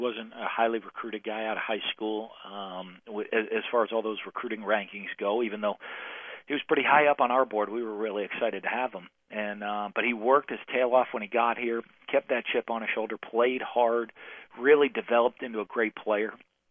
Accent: Northeast, United States; I'm from the Northeast, and he's a Northeasterner

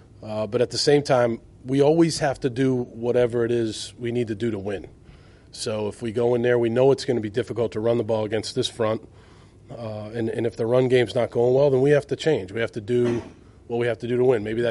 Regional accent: Boston, Massachusetts, United States; You know, I'm from Boston, so, like, I'm not sure how much those Boston guys want to travel

